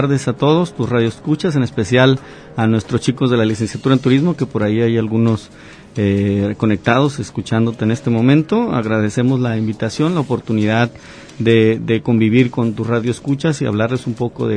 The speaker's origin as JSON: {"language": "Spanish", "country": "Mexico", "said": "nosotros como mexicanos pues salgamos de este estrés de la pandemia"}